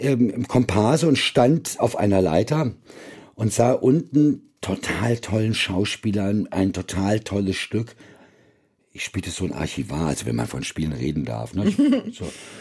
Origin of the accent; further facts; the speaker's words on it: Hanover, Lower Saxony, Germany; ich bin in Hannover aufgewachsen, da wo ich aufgewachsen bin, das hat mir da nicht sonderlich gut gefallen.